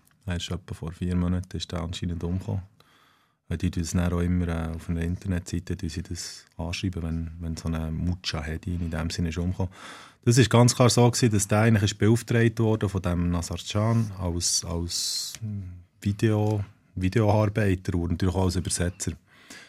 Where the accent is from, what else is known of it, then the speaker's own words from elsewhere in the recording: Switzerland; wir sind eben aus der Schweiz